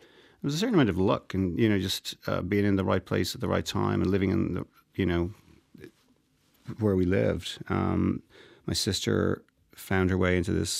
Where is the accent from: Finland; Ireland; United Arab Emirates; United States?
Ireland; Dublin, Leinster; Drumcondra is, yeah. I grew up on Clonliffe Road there, just beside Croke Park.